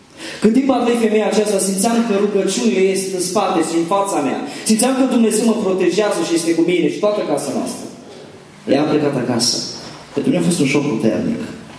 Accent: Transylvania, Romania; now in Bucharest, Romania; Eu vin din România, din București. Nu sunt bucureștean, adică sunt Ardeal, dar de 10 ani de zile Dumnezeu m-a așezat acolo.

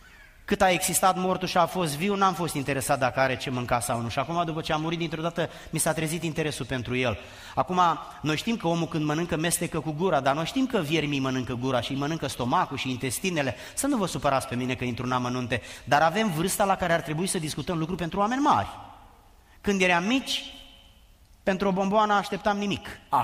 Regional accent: Giurgiu, Giurgiu County, Romania; M-am născut în Giurgiu, sub București, pe malul Dunării, la granița cu Bulgaria, unde cultul morților este foarte puternic

